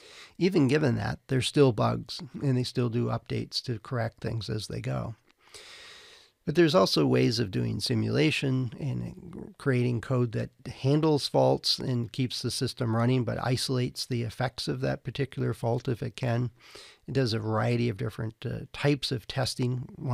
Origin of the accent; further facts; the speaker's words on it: Wisconsin, United States; when I was growing up in Wisconsin, every year they would do a count or a census of the wild deer